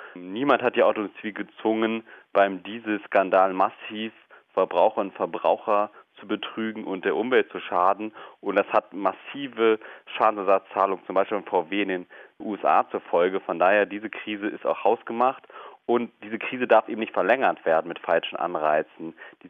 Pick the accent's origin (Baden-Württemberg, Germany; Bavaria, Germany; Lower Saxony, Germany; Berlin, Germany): Lower Saxony, Germany; Ich als Niedersachse weiß das speziell im Besonderen.